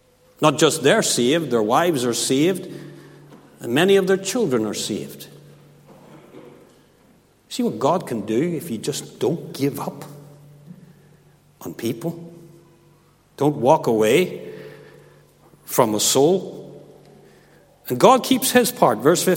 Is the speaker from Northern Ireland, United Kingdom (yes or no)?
yes; Kilkeel, Northern Ireland, United Kingdom; when I was a boy growing up in Kilkeel in the church